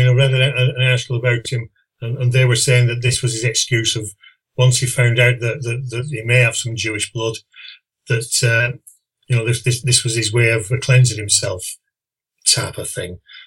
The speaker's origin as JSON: {"language": "English", "region": "England", "country": "United Kingdom", "said": "And that is why I came forward tonight without any political label, without any bias, but simply as an Englishman to warn you."}